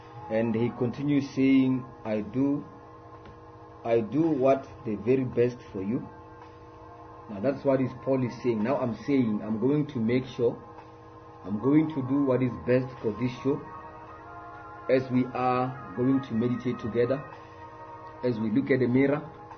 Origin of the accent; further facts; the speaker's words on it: Limpopo, South Africa; As I mentioned, that I'm in our studio in Limpopo. We are broadcasting all the way from Hasohopo, in my hometown.